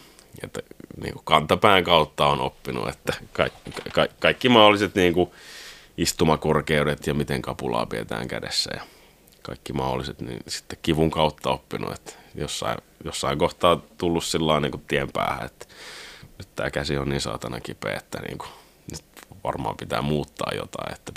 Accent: Karstula, Central Finland, Finland; No mä oon Karstulasta kotoisin. Se oli semmoinen, se on tuolla niin kuin, mitä se niin kuin Jyväskylästä Luoteeseen 100 kilsaa. Semmoinen 5000 asukkaan kunta.

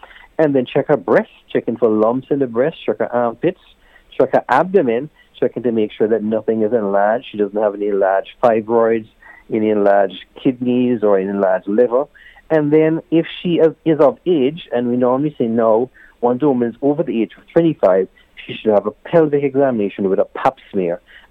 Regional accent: Antigua & Barbuda; also born or lived in Canada; So, I'm born and raised in Antigua, and then I went away to Canada, where I studied and specialized in obstetrics and gynecology.

